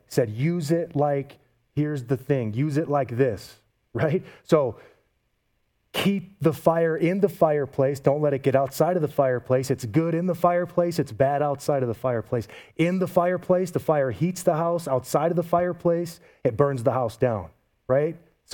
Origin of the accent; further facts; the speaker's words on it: Great Lakes, United States; I'm from the Great Lakes, okay? So here's why. If you stand on Lake Michigan, I grew up 20 minutes from Lake Michigan.